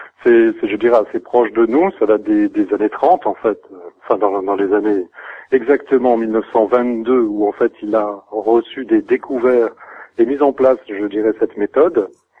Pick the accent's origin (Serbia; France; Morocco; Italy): France; North; vu que je suis originaire du Nord. Et je suis arrivé dans le Sud